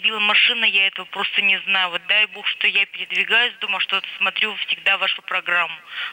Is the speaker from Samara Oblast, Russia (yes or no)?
no; Yekaterinburg, Sverdlovsk Oblast, Russia; Это будет очень хорошо для людей и для нашего города Екатеринбурга.